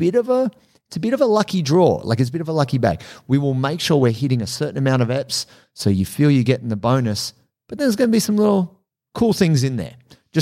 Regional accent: Australia; I'm Australian. You know, it's part of the Australian vernacular to swear

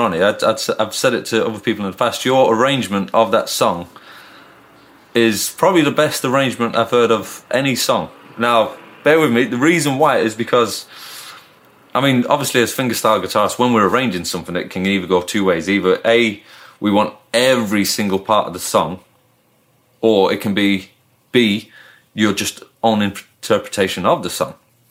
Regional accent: Manchester, North West England, United Kingdom; moved away as an adult; also born or lived in Ireland; I was born in Ireland, all my family still live there. Grew up in England though, so I grew up in Manchester. So born in Ireland, moved to Manchester when I was about a year and a half or two, something like that.

